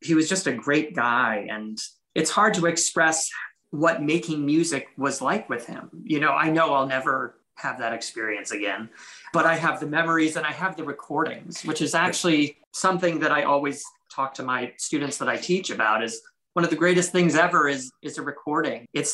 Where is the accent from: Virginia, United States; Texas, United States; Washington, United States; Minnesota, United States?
Virginia, United States; I came from Virginia. You know, I was kind of the boondocks.